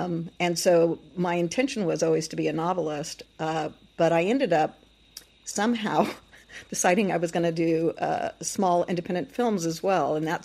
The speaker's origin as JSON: {"language": "English", "town": "Mesa", "region": "Arizona", "country": "United States", "tie": "born there", "said": "Yeah, I was born in Mesa, Arizona, and my family, my real father and mother traveled like to 39 different places during my childhood."}